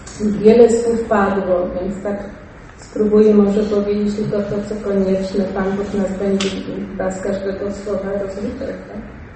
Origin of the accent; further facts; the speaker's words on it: Białystok, Podlaskie Voivodeship, Poland; jestem białostoczanką z krwi i kości, że tam są groby moich przodków.